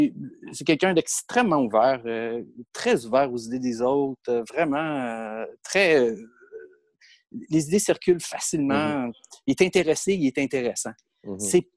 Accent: Montreal, Quebec, Canada; born there; Je suis né à Montréal, mais j'ai commencé les arts martiaux dans la région d'Ottawa Hall.

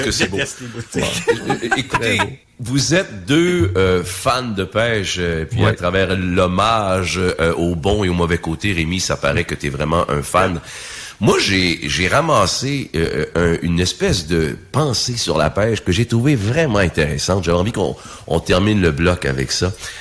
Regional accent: Sorel, Quebec, Canada; j'ai pêché beaucoup quand même quand j'étais jeune parce que je suis originaire de Sorel.

